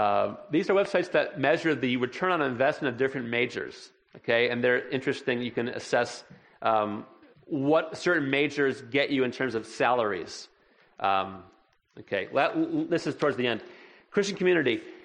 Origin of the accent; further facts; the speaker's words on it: Illinois, United States; I grew up in Illinois.